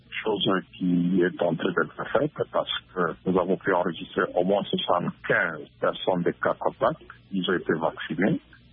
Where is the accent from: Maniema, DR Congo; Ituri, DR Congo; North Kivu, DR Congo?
Ituri, DR Congo; ça se passe encore chez nous, à Ituri.